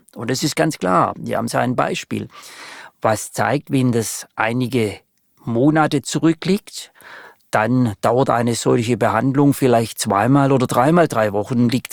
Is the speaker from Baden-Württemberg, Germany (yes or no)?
yes; Baden-Württemberg, Germany; Ich würde Ihnen als Schwabe ganz charmant antworten wollen